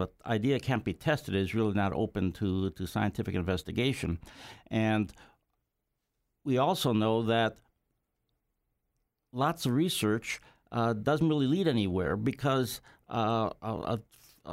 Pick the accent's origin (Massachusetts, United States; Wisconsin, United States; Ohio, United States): Wisconsin, United States; Senator Proxmire, who was a senator in my home state of Wisconsin